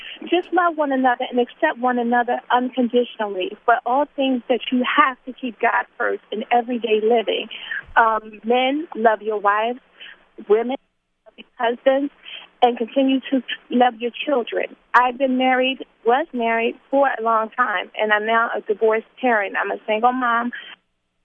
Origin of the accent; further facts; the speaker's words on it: Philadelphia, Pennsylvania, United States; I'm from Philadelphia